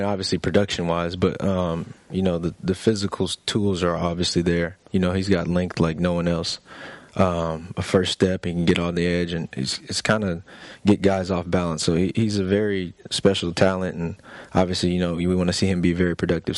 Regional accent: California, United States; And obviously, being Californian, you know, you got great just heritage and history when it comes to the Raiders organization

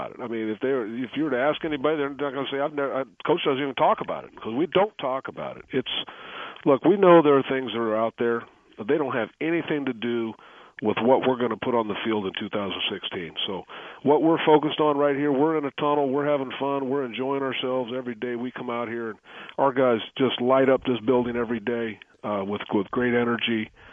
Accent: Hayward, California, United States; Well, I'm an East Bay guy. I grew up here in Hayward.

